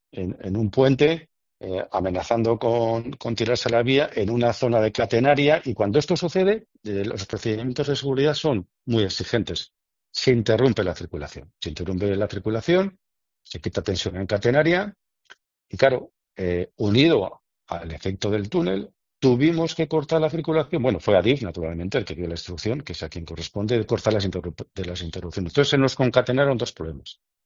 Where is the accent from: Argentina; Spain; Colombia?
Spain; Bilbao, Basque Country; También tenemos otras peores, las de mi pueblo, Bilbao, 88,8.